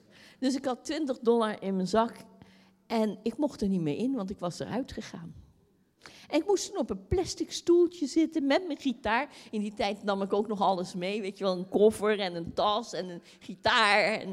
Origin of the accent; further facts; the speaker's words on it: Spakenburg, Utrecht, Netherlands; We komen natuurlijk uit Spakenburg en Spakenburg is een heel traditioneel maar kerkelijk dorp.